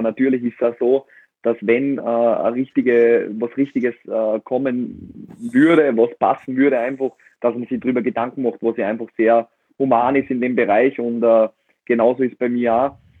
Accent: Salzburg, Austria; es war mein Jugendclub, es ist mein Heimatclub, ich komme aus Salzburg.

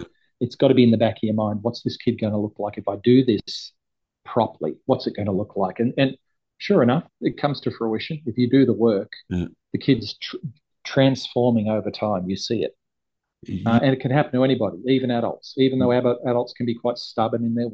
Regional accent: Australia; when I was growing up in Australia, working in Australia and other places where it's more of a sporting culture.

